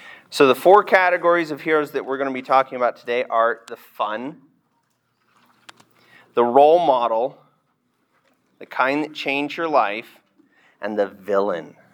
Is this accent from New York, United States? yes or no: no; Idaho Falls, Idaho, United States; A little bit about myself. I grew up in Idaho Falls.